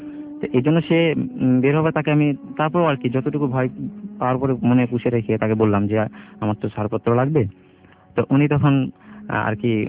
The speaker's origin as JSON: {"language": "Bangla", "town": "Bogura", "region": "Rajshahi Division", "country": "Bangladesh", "tie": "born or raised there", "said": "আমরা চলে যাব আমাদের গ্রামে বাসা বগুড়াই"}